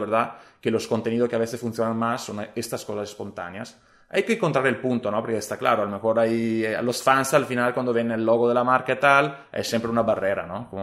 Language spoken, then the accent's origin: Spanish; Italy; accent: Italian; first language Italian; Spanish is a second language; Bueno, tres, digamos. L'italiano, evidentemente, inglés, siempre con mi acento italiano, pero el castellano.